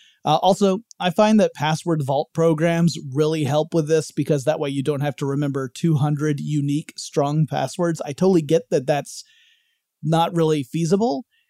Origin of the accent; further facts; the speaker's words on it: Georgia, United States; the states that topped that list were Nevada again, Delaware, Florida, Maryland, and my home state of Georgia.